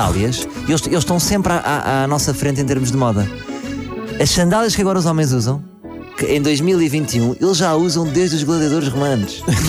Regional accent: Lisbon, Portugal; Eu vou dizer Lisboa porque sou de Lisboa

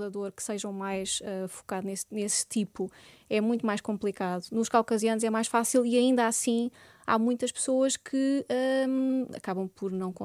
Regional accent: Santarém, Portugal; nós somos de Santarém, até estamos relativamente perto de Lisboa

